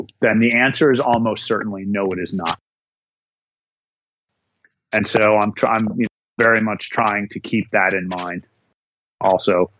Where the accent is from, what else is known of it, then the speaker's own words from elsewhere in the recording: Minnesota, United States; spending a few days up in the North Woods, my home state of Minnesota, and taking in a Gopher football game this weekend